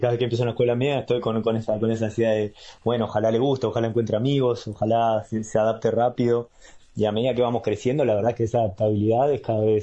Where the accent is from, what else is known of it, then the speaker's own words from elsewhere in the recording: Punta Gorda, Montevideo, Uruguay; Y soy en la adolescencia en Punta Gorda, la verdad que fui bastante nómade también